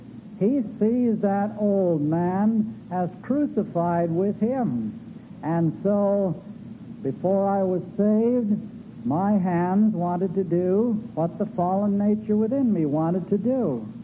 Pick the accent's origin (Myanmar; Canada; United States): Canada; You know, I'm a Canadian citizen.